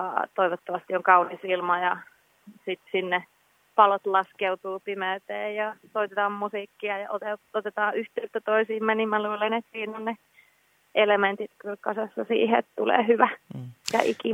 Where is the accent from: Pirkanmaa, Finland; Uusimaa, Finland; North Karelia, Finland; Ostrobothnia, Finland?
Pirkanmaa, Finland; Orivesi; also born or lived in Tampere; mä oon syntyperäinen tamperelainen, että oon pari ensimmäistä elinvuotta Tampereella asunut ja sitten siinä Orivedellä Tampereen kupeessa nuoruuteni viettänyt ja sitten jossain kohtaa parikymppisenä palannut sitten Tampereelle vielä vähäksi aikaa asumaan